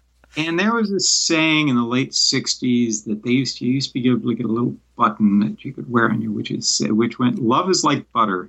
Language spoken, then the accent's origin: English; Madison, Wisconsin, United States; I grew up in Madison, Wisconsin, which was controlled by independent distributors